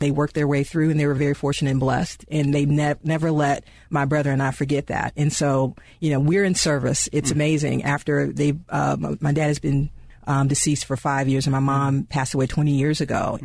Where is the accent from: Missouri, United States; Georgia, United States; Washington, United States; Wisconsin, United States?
Georgia, United States; Well, see, I grew up in Southwest Georgia. So all Benny. That's right on the Florida line.